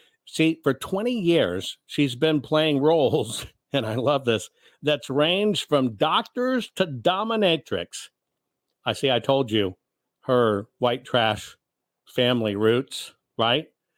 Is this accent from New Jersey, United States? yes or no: no; Arkansas, United States; I don't think we're cousins, but then again, I am from Arkansas, so it'd be totally fine if we got married.